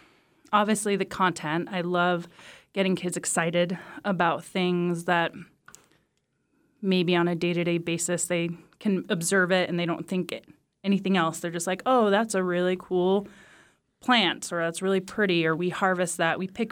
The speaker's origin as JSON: {"language": "English", "town": "Juneau", "region": "Alaska", "country": "United States", "tie": "born or raised there", "said": "I grew up here in Juno and graduated from JDHS."}